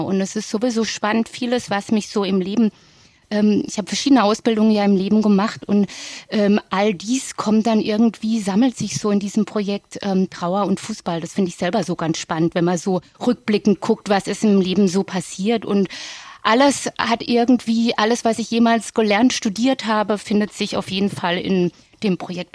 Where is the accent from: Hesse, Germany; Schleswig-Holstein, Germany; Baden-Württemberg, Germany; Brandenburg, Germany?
Baden-Württemberg, Germany; Ich komme ja aus der Nähe von Freiburg